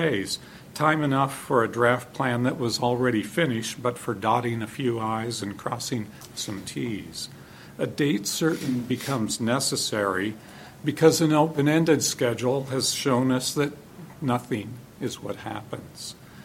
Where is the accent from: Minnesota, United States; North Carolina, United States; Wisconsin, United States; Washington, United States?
Washington, United States; Olympia; from Olympia